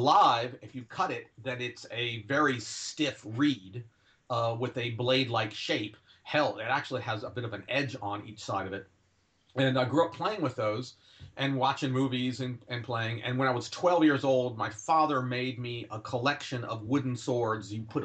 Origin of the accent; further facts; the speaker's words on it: Florida, United States; And also growing up in Florida, citrus plants